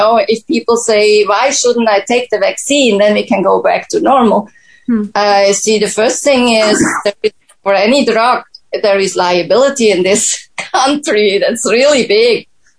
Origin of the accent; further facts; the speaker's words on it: Switzerland; Yes, I'm from Switzerland, so we have half of the vaccines there